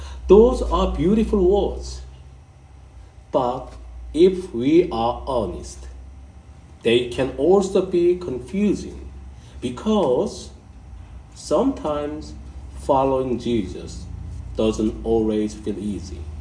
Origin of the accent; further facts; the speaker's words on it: South Korea; I saw the yoke in my hometown in Korea. It's a farming area.